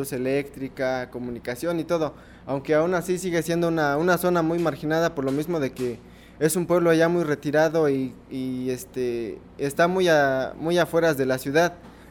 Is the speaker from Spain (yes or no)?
no; Ecatlán, Puebla, Mexico; aquí tengo lo que es mi comunidad, que es Ecatlán. Pertenece al municipio de Jonotla. Es de la Sierra Norte del estado de Puebla.